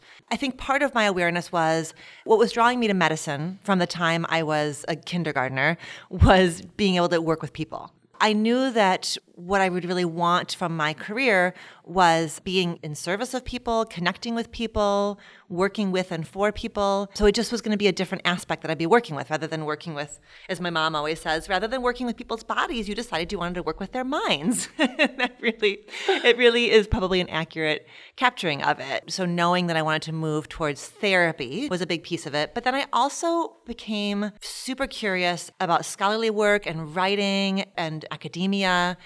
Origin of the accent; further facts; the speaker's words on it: Detroit, Michigan, United States; My first job was at a restaurant in my hometown called Big Boy in Detroit, Michigan.